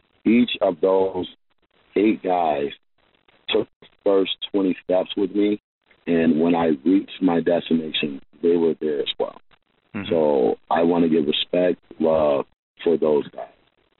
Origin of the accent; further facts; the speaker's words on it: Lansing, Michigan, United States; now in Montgomery, United States; I'm from Lansing, Michigan, but I do live in Montgomery, Alabama.